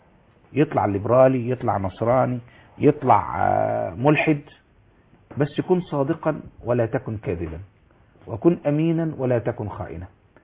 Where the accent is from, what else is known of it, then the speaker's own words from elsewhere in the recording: Egypt; الناس بتحسبنا ان احنا من ابناء مصر، الناس بتحسبنا ان احنا من مصر الازهر